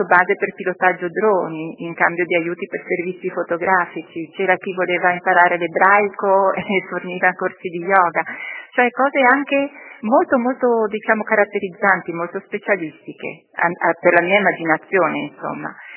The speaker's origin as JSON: {"language": "Italian", "town": "Genoa", "region": "Liguria", "country": "Italy", "lives_now": "Caserta, Italy", "said": "Io sono genovese, ma vivo qui da una ventina d'anni"}